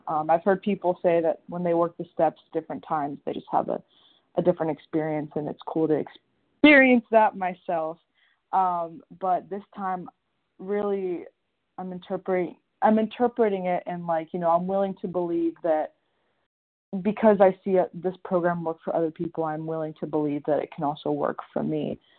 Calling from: Tallahassee, Florida, United States; I'm from calling from Tallahassee, Florida.

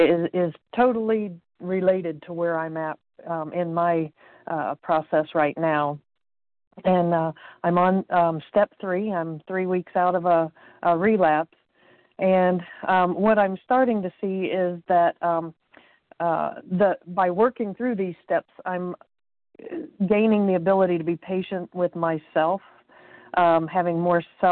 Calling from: Indiana, United States; I'm calling from Indiana.

